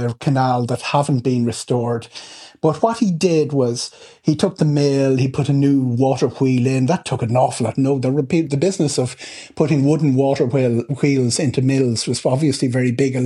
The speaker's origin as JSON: {"language": "English", "region": "Leinster", "country": "Ireland", "said": "And I come from County Kildare. My heart is County Kildare. I'm very Kildare"}